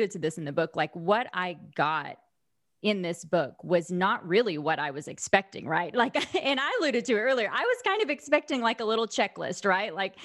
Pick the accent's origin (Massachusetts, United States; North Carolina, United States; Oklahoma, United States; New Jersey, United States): Oklahoma, United States; now in Houston, United States; We live in Houston right now, but I grew up in Southern Oklahoma